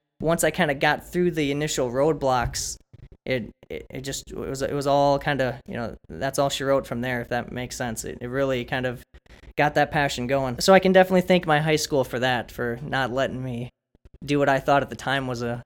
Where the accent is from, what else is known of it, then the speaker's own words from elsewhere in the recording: Sioux Falls, South Dakota, United States; Yes, I am from Sioux Falls, South Dakota. So born and raised here, been here my whole life.